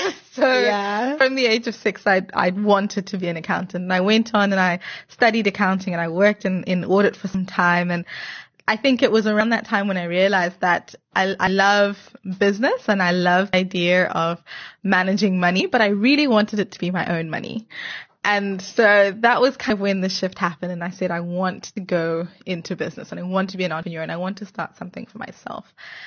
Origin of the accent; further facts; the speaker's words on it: Zimbabwe; I'm born and bred in Zimbabwe. Yes. Proud Zimbabwean.